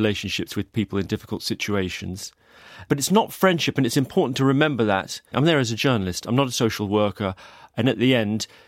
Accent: London, United Kingdom; Okay, so when I was growing up, I grew up in South London

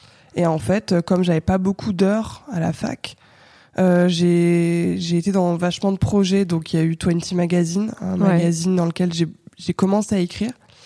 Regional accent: Brittany, France; born there; also born or lived in Normandy / Seine-Saint-Denis / Seine-et-Marne / Biarritz; now in Paris, France; Du coup, je suis née en Bretagne et j'ai énormément bougé parce que mon père est militaire.

